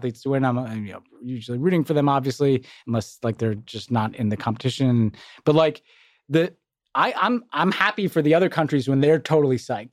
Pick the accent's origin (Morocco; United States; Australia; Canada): United States; I was kind of proud as an American